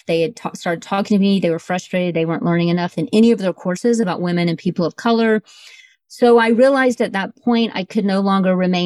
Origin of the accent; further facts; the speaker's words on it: Atlanta, Georgia, United States; So I am from Atlanta, Georgia. I had very strong female role models in my family